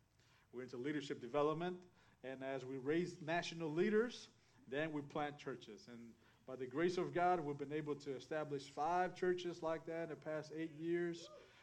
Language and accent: English; Guatemala; now in Argentina; I'm not Argentine. I'm from Guatemala. Why am I in Argentina?